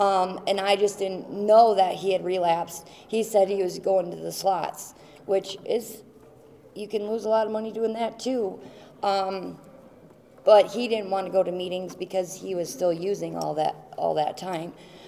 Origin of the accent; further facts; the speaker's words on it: Rockford, Illinois, United States; I'm from Illinois, from Rockford, Illinois.